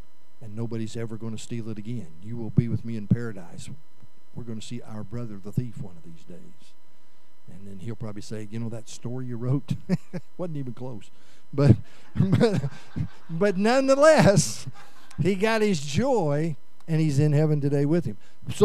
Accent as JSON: {"language": "English", "town": "Forsyth", "region": "Midwest", "country": "United States", "tie": "born or raised there", "said": "not in the little towns in the Midwest where I grew up in Forsyth."}